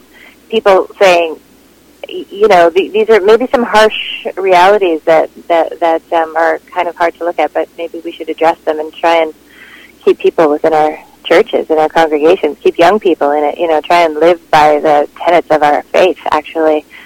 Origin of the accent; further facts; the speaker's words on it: Winnipeg, Manitoba, Canada; now in Toronto, Canada; I think I'll always feel like a Winnipegger.